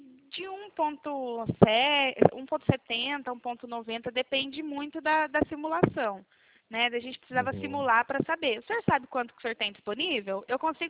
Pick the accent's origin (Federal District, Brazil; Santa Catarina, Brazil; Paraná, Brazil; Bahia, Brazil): Paraná, Brazil; Cornélio Procópio; nós somos de Cornélio Procópio, no Paraná